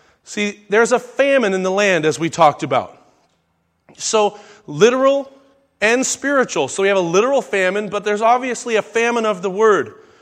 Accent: California, United States; See, I'm from California, so Tennessee is far away.

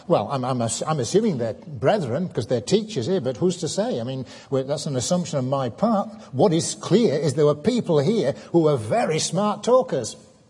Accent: Newquay, South West England, United Kingdom; But we are from Newquay, and for years we used to have our yearly calendar

